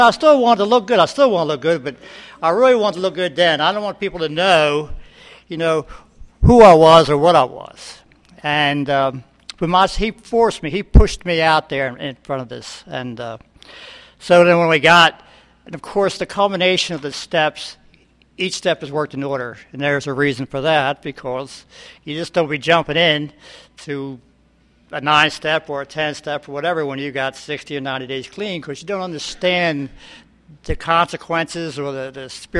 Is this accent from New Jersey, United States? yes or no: yes; New Jersey, United States; There's a lot of stuff tonight that Ronnie was sharing that I was also from New Jersey, and I also started shooting dope back in the 60s